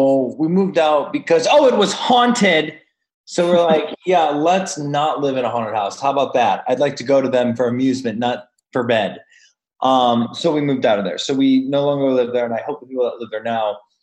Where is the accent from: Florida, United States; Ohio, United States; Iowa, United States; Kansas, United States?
Ohio, United States; It's weird. I'm from Ohio and Ohio State's my favorite team, and this is amazing.